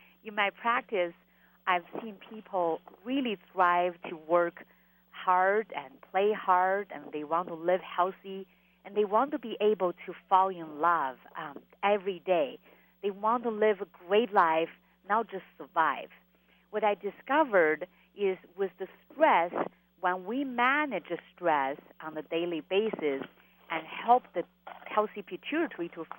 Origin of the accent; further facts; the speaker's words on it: China; now in United States; I grew up in China where we live really simple lives, and we worked really hard, and I have never, ever felt this kind of stress after I moved to the United States.